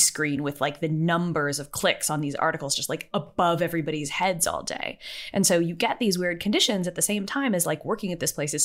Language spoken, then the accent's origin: English; United States; I'm American, so most of my sort of background on this is American